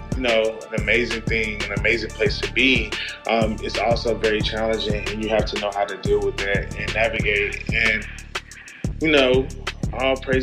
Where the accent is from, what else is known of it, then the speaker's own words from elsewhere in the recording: Raleigh, North Carolina, United States; I'm from Raleigh, North Carolina.